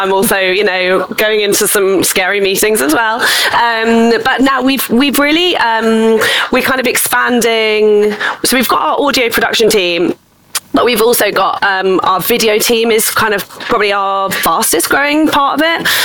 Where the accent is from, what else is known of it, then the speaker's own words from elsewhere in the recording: London, United Kingdom; I'm from London